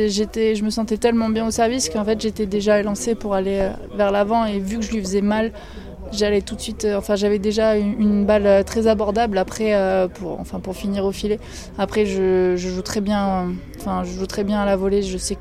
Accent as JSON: {"language": "French", "town": "Périgueux", "region": "Nouvelle-Aquitaine", "country": "France", "said": "Je suis de Dordogne, je suis"}